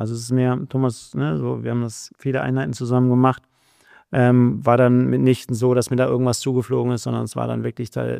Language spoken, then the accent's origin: German; Königsdorf, North Rhine-Westphalia, Germany; Ich komme aus Königsdorf, also Nachbarort dort